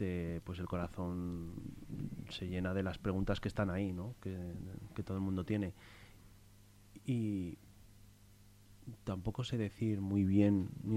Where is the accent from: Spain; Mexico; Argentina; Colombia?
Spain; Madrid, Community of Madrid; llevo viviendo aquí 5 años, pero soy de Madrid.